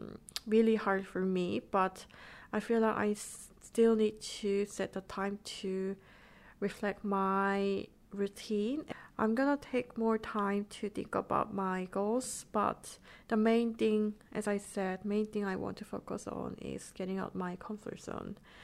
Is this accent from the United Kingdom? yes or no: no; South Korea; English is a second language; because growing up in Korea, I didn't have any chance to write something about my thoughts.